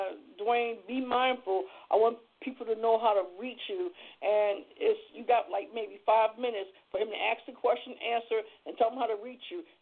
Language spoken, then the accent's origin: English; Woodstock, New York, United States; I grew up in the Woodstock area, so you know that's what we're doing, loving everybody, you know.